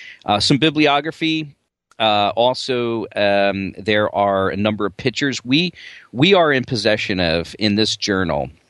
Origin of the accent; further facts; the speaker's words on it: New Jersey, United States; accent: Jersey; there's my Jersey accent again.